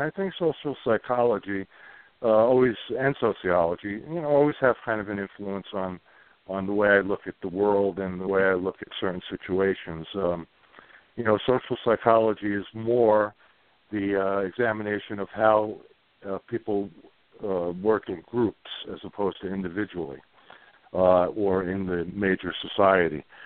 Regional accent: Brooklyn, New York, United States; growing up in Brooklyn, Greg, people don't realize when you grow up as close to Coney Island as I did, that you, during the summer, we went to the beach literally every day.

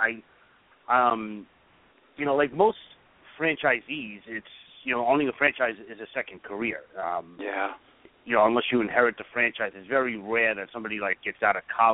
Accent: Brooklyn, New York, United States; accent: New York; Well, I was going to say Long Island, but, you know. I was born and raised

